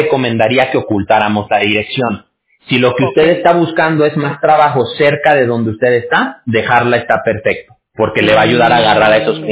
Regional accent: Mexico; yo soy de México, por eso le digo, porque voy a usar una frase muy de allá

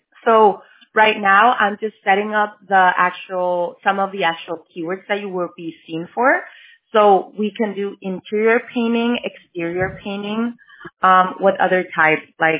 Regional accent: Mexico; first language Spanish; English is a second language; It's because I'm Mexican. Like, my first language is Spanish, and I always like to ask people if they want to continue in Spanish

